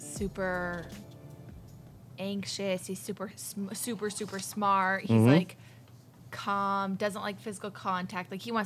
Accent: Eastport, Maine, United States; So I'm from Eastport, Maine, a tiny, tiny little island.

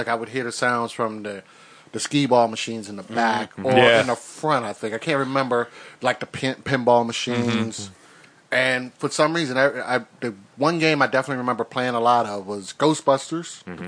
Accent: Washington, District of Columbia, United States; My arcade wasn't in my hometown. It was like a couple cities over, because I grew up in D.C. There wasn't really a mall in D.C.

